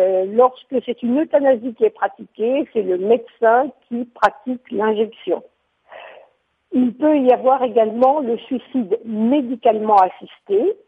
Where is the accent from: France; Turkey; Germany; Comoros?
France; je suis française et donc concernée aussi par ce qui se passe en France.